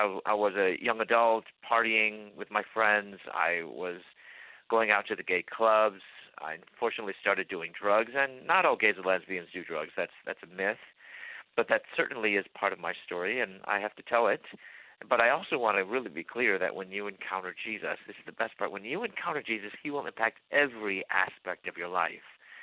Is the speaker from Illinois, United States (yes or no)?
yes; Chicago, Illinois, United States; I came out when I was in my early 20s, and I'm from Chicago.